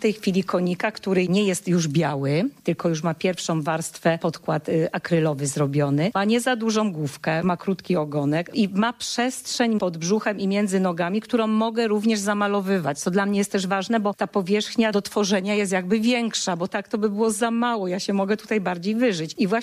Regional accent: Konin, Greater Poland Voivodeship, Poland; To można kojarzyć z tym, że jestem z Konina.

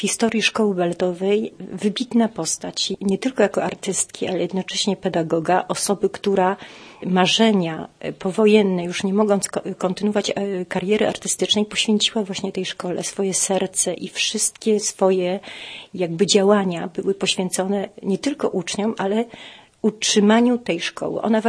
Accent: Poznań, Greater Poland Voivodeship, Poland; born there; Jestem urodzona w Poznaniu

